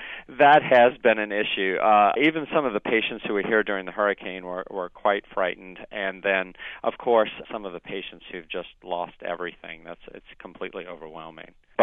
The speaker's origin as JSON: {"language": "English", "town": "St. Bernard Parish", "region": "Louisiana", "country": "United States", "said": "I am from St. Bernard Parish originally, which is just below New Orleans."}